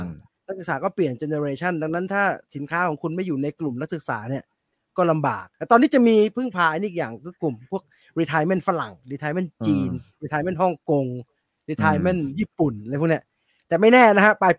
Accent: Chiang Mai, Thailand; ในฐานะผมเป็นคนเชียงใหม่เนี่ยผมรู้สึกว่าไม่ต้องแก้หรอกครับ

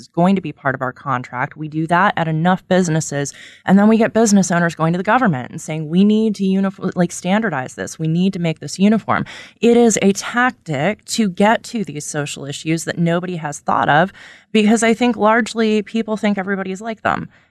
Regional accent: Utah, United States; Like, I'm from Utah, dude. This is a religious state, a hugely religious state.

